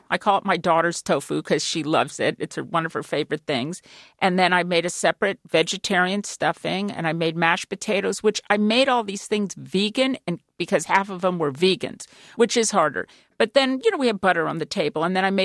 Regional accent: Florida, United States; I do these candied yams Florida style because I'm from Florida and I put pineapple in my yams.

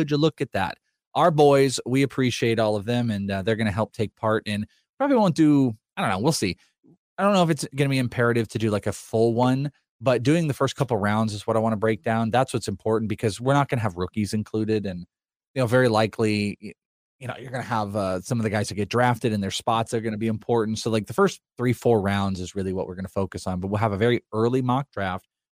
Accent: Wales, United Kingdom; I'm Welsh.

